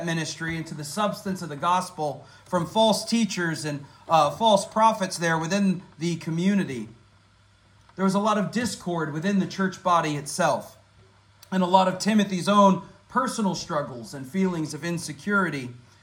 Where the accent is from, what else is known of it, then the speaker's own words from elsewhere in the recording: Tampa, Florida, United States; I grew up in Tampa being a huge Buccaneer fan.